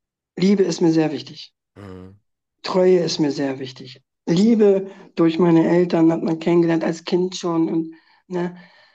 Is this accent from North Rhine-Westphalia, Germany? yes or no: no; Schleswig-Holstein, Germany; ganz viele Freunde aus meiner alten Heimat. Das muss man sagen, aus Dithmarschen